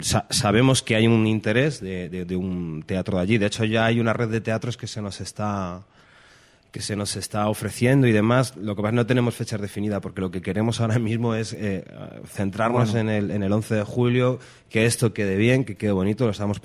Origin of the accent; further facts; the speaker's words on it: Leganés, Community of Madrid, Spain; soy de Leganés, he crecido aquí bastantes años.